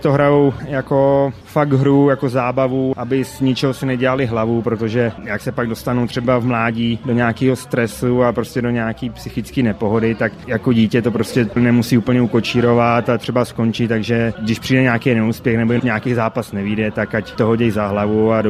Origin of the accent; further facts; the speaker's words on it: Benátky nad Jizerou, Central Bohemian Region, Czechia; Benátky, to je moje rodné město a odehrál jsem tam mládí